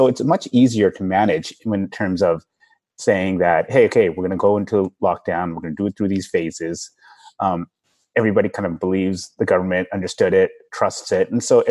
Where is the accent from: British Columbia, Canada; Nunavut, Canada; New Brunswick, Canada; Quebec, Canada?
British Columbia, Canada; Vancouver; I mean, I'm from Vancouver originally.